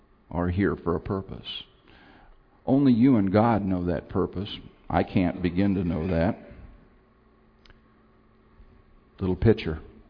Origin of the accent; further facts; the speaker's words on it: Phoenix, Arizona, United States; I'm originally from Phoenix, Arizona. I grew up with Sandy.